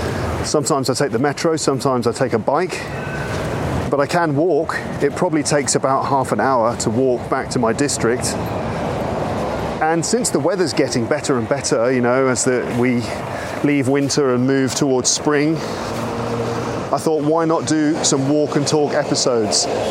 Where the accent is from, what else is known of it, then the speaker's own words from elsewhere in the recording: London, United Kingdom; compare it to London, which is basically my hometown, kind of.